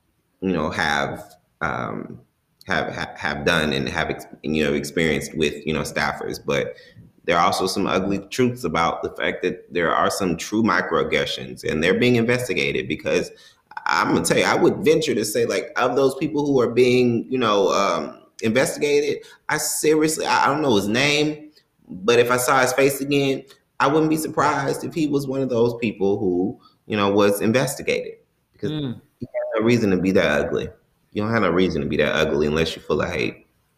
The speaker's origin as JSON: {"language": "English", "region": "the South", "country": "United States", "said": "And I'm also very sensitive to police as a whole because I'm from the South again, right?"}